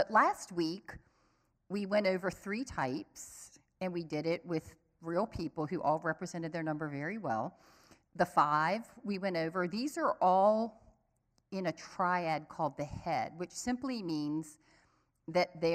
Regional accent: Louisiana, United States; I'm from Louisiana, and lanyap is a big word in the culture.

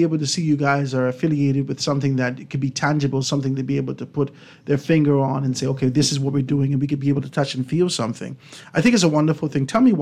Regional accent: Grand Bahama, Bahamas; You know, I come from Grand Bahama and looking at the Princess Casino and Country Club

